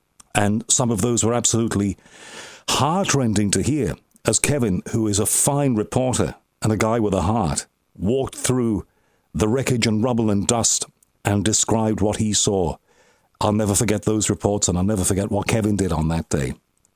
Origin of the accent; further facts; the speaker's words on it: England, United Kingdom; a guy who lives in London and is English, born and bred, despite American connections and connections all around the world, you know, I'm a Brit.